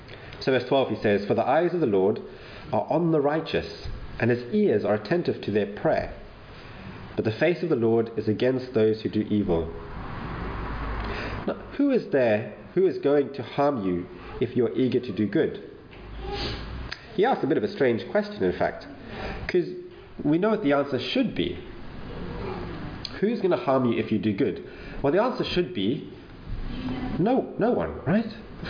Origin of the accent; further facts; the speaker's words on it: Zimbabwe; now in United Kingdom; I had to take the Life in the UK exam because I'm from Zimbabwe, I'm not British. My wife is English, and so I applied for an indefinite leave to remain.